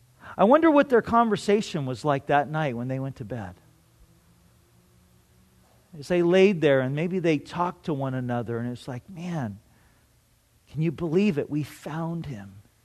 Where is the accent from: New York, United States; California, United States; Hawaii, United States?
California, United States; Garden Grove; I grew up in Garden Grove till I was about, oh, I don't know, 5 or 6 years old. And on our street there in Garden Grove, there was a gal that lived a couple doors down from us across the street.